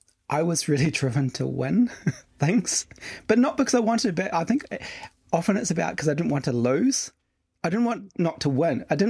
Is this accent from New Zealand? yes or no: yes; Sawyers Bay, Otago, New Zealand; where I grew up in Sawyers Bay, there was a really strong hub of community and whānau. Like, all my Chinese cousins, a lot of them lived, we all lived within 200 metres of each other. Yeah. Dad was born here and his siblings were born in New Zealand. Both my grandparents came over from China